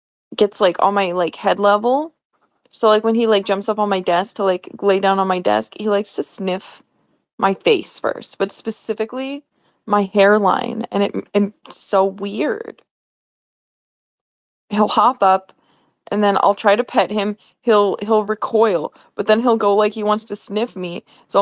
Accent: United States; he's really different from the average like experience I have with cats as an American.

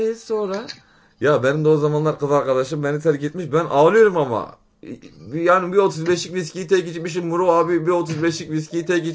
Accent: Karşıyaka, İzmir, Turkey; Ben İzmir Karşıyaka Şemikler'de doğdum. Ayda bir geliyorum İzmir'e.

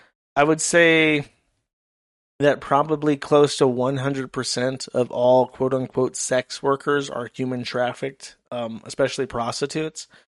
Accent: United States; But as an American, it just made it more awkward.

